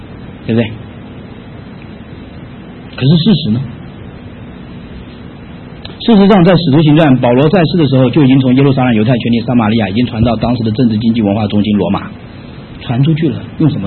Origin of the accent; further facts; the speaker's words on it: China; 圣经说世人的犯了罪亏欠了神用，我们中国人讲的吧，人非圣贤孰能无过